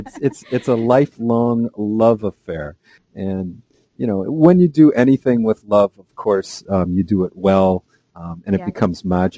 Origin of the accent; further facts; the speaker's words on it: Canada; also born or lived in Quebec; I do have French being a Canadian. I lived in Quebec.